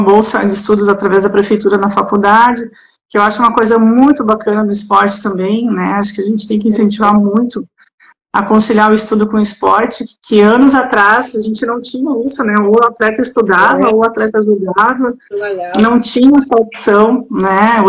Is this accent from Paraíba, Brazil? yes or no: no; Santa Cruz do Sul, Rio Grande do Sul, Brazil; Eu sou da cidade de Santa Cruz do Sul